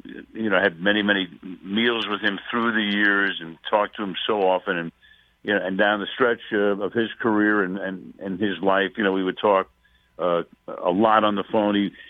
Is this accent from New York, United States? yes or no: yes; Brooklyn, New York, United States; now in Los Angeles, United States; And then growing up in Brooklyn and going to the games and listening to the games and falling in love with, you know, with Barber and Vinny and listening to every game, I was destroyed when the Dodgers then left Brooklyn.